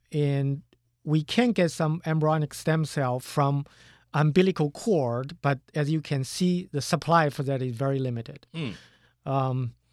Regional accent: China; moved away as an adult; now in United States; I was born and raised in China. I came to the United States after I finished the college.

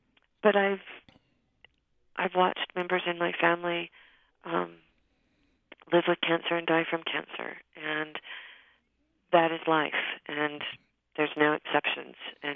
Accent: Riverside, California, United States; born there; Yes, I was born in Riverside, California, and my father was in the service in the Air Force, and my mother would take me to the beach almost every day

